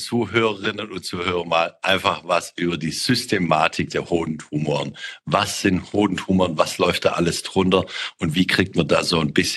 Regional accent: Baden-Württemberg, Germany; Für mich als Schwabe echt ein schwieriges Wort

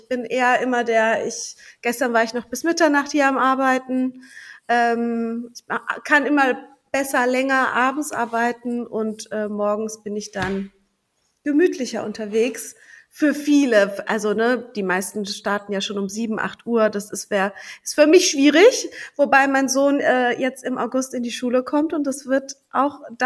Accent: Freiburg, Baden-Württemberg, Germany; born there; now in Düsseldorf, Germany; Also Düsseldorf ist auf jeden Fall meine Base. Ich komme gebürtig aus Freiburg, aber habe in Düsseldorf studiert und bin dann hier letzten Endes kleben geblieben.

